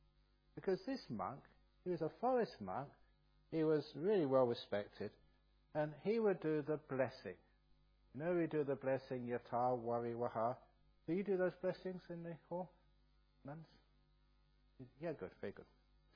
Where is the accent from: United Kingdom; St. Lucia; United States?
United Kingdom; England; And he was Asian. I am English.